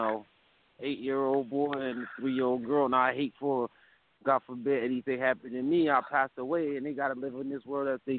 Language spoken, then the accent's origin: English; Brooklyn, New York, United States; now in Syracuse, United States; I'm from Brooklyn. I'm up here in upstate New York, Syracuse right now.